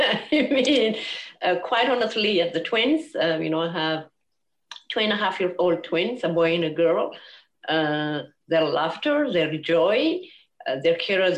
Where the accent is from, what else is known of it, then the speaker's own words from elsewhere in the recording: Addis Ababa, Ethiopia; English is a second language; now in United States; I was born in Addis Ababa, Ethiopia, capital city of Ethiopia, from upper middle class educated family.